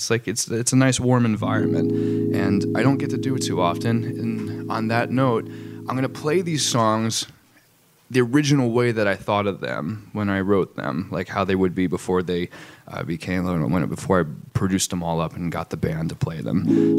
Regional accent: New Jersey, United States; I'm from Jersey, so I say how you doing, but I don't know what you guys. Although I did live here for 4 years.

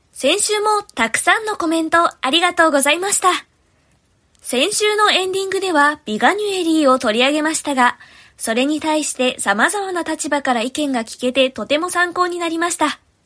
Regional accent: Toyota, Aichi, Japan; 私の地元がまさにトヨタ自動車のある愛知県豊田市なんです。

